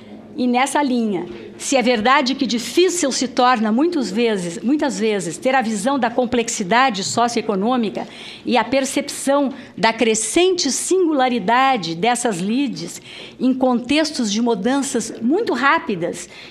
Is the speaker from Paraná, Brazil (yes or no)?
no; Porto Alegre, Rio Grande do Sul, Brazil; Nasci em Porto Alegre, no Rio Grande do Sul.